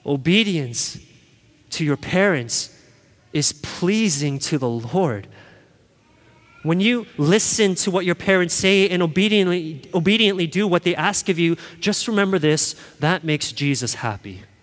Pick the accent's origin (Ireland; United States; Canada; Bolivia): Canada; And so since we are Canadian citizens, and we live here in the province of Ontario